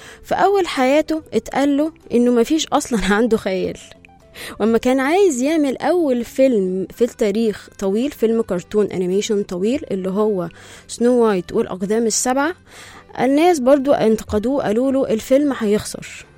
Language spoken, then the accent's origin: Arabic; Egypt; accent: Egyptian; والناس تسمع ان انا لهجتي مصريه كانوا بيقولوا لي الماتش كان جامد جدا